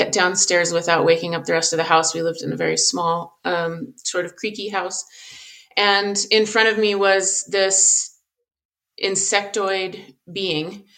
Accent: Colorado, United States; I'm 42 years old. I grew up in Southern Colorado. I live in Colorado now.

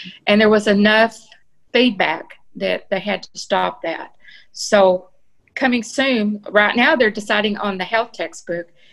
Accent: Texas, United States; We moved out to Fannin County 3 years ago from Ellis County, which I was born and raised in Ellis County.

